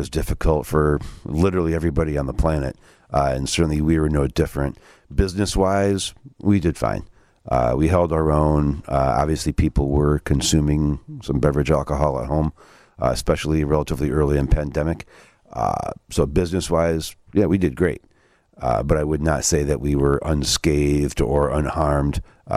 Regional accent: Kalamazoo, Michigan, United States; now in Chicago, United States; Yeah, well, we think, and Kalamazoo's actually my hometown.

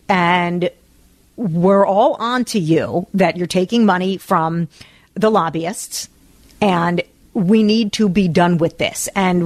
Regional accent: New Jersey, United States; We grew up in New Jersey.

